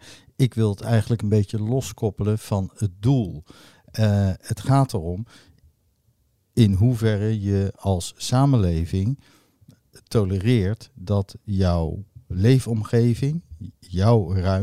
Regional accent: The Hague, South Holland, Netherlands; Dus ik ben een schollekop eigenlijk. Maar ik denk dat ik een Hagenees ben.

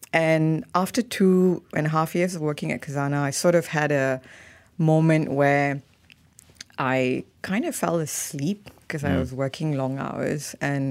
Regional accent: Malaysia; You know, I am Malaysian, grew up here.

